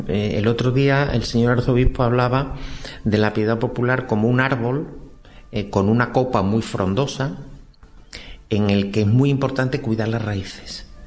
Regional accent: Salamanca, Castile and León, Spain; Yo, que soy de Salamanca, veo muy claramente la diferencia entre la piedad popular salmantina y la sevillana.

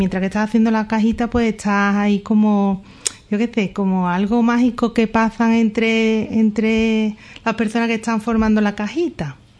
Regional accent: Lebrija, Andalusia, Spain; yo soy de Lebrija, mi marido

